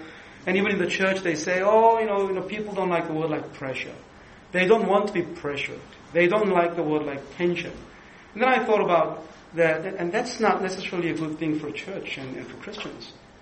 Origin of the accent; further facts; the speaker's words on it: South Korea; And I come from Korea, and Korean people, just by nature, are hardworking people, and they pressure people.